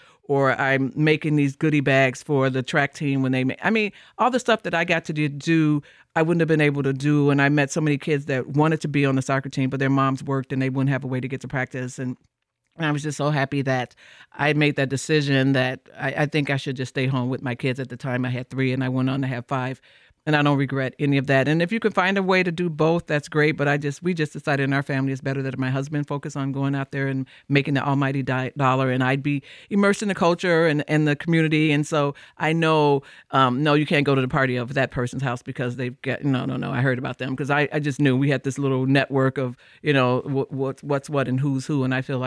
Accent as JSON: {"language": "English", "town": "Chicago", "region": "Illinois", "country": "United States", "tie": "born or raised there", "said": "I don't have a college degree. I grew up in Chicago, and I had gotten a job with the city of Chicago."}